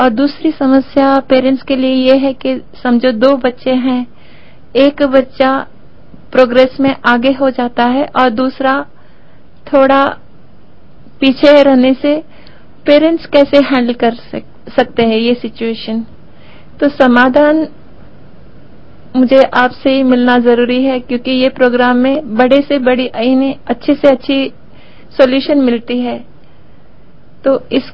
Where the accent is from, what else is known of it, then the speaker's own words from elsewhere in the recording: Mumbai, Maharashtra, India; बॉम्बे से हूँ।